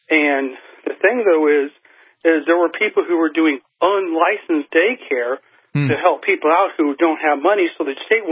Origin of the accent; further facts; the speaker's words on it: Texas, United States; also born or lived in Norfolk, Virginia; I'm actually originally from Texas. I was living in Norfolk, Virginia area.